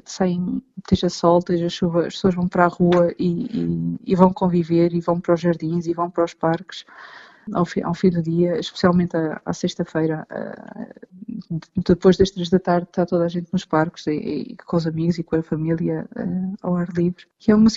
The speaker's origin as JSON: {"language": "Portuguese", "region": "Algarve", "country": "Portugal", "tie": "born or raised there", "said": "porque eu sou do Algarve, portanto"}